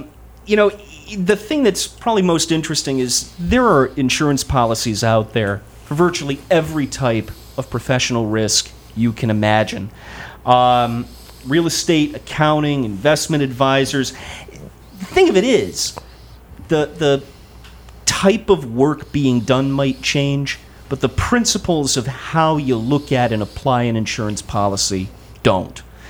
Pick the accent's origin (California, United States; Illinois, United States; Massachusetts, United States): Massachusetts, United States; Dracut; No, I'm a New England native. I grew up in Dracut, Massachusetts.